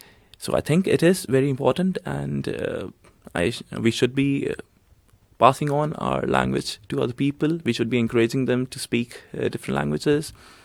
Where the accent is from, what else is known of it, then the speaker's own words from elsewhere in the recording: New Delhi, Delhi, India; English is a second language; As I just stated, growing up in India, and that too in the capital city, I had exposure to many languages since childhood.